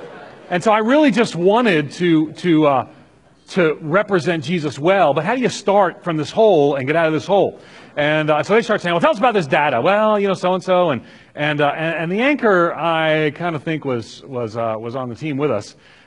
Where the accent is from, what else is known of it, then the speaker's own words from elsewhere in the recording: New York, United States; I grew up on Long Island in an Irish Catholic home, which meant the Catholic Church was the church we didn't go to on Sundays.